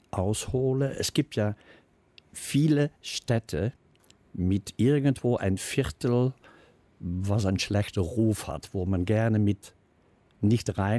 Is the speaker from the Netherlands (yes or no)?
yes; Netherlands; now in Bonn, Germany; Ich bin Niederländer, ja.